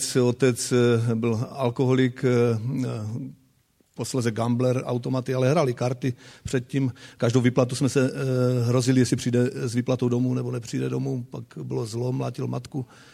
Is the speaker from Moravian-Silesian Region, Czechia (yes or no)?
yes; Bohumín, Moravian-Silesian Region, Czechia; jak tady bylo řečeno. Jsem z Bohumína, kousek od Ostravy a jsem už dědou.